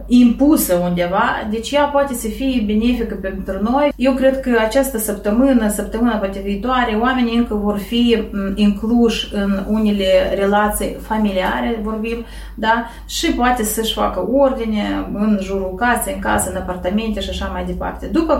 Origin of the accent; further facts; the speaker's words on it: Moldova; nu doar noi ca moldoveni, dar le are toată lumea